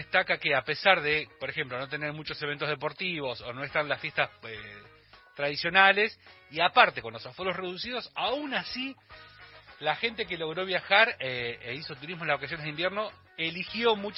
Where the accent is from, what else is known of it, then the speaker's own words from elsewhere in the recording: Bahía Blanca, Buenos Aires Province, Argentina; yo que vengo de Bahía Blanca